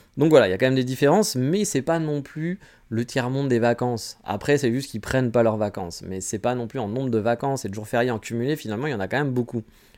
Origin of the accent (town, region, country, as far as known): France